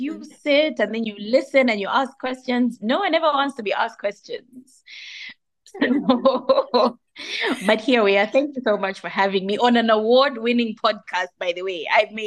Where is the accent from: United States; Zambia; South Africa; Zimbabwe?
Zambia; Mufulira, Copperbelt; also born or lived in Kalulushi; I grew up in Mufulira and Kalulushi.